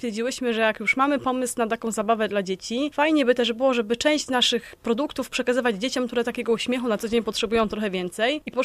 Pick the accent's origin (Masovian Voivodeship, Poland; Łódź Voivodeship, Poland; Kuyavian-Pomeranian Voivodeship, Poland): Kuyavian-Pomeranian Voivodeship, Poland; Toruń; ja pochodzę z Torunia i bardzo zależało mi na wsparciu tutaj na miejscu.